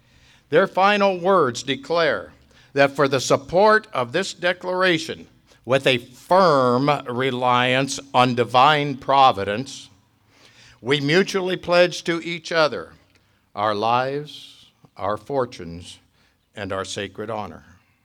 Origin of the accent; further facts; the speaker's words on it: Jackson Center, Ohio, United States; In my hometown, town smaller than Fort Recovery, actually, a little town of Jackson Center